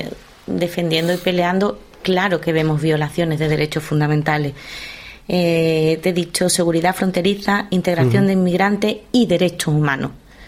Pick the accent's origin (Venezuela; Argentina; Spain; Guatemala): Spain; Huelva, Andalusia; Porque a mí sí me llegan a Huelva aquellos inmigrantes que desembarcaron en Almería, en Granada, y luego por circunstancias han acabado en mi ciudad.